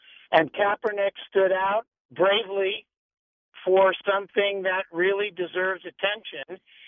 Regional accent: San Francisco, California, United States; And I'm 65. I'm white, born and raised in San Francisco, love the 49ers, tolerate the Raiders, you know.

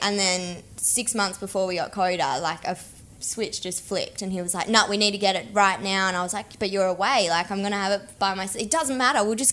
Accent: Katanning, Western Australia, Australia; Growing up in Katanning, our dog was always outside.

